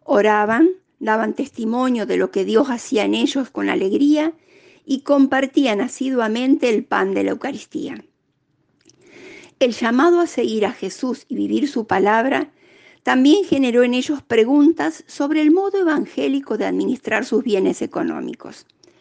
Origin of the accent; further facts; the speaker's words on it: Rafaela, Santa Fe, Argentina; Ingresé al movimiento en el año 2000, cuando se hizo el primer retiro de Pascua en Rafaela, que es mi ciudad de origen.